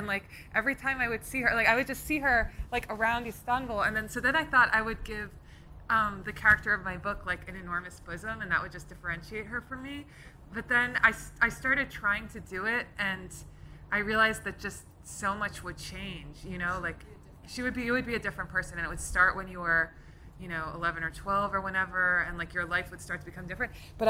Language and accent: English; New Jersey, United States; because I grew up in New Jersey where there's no other